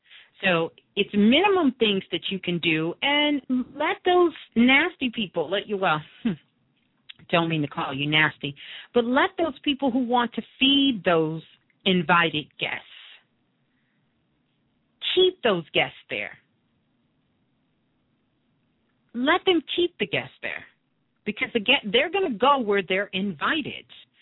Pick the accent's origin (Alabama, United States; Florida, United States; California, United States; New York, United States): New York, United States; you know, I'm from New York.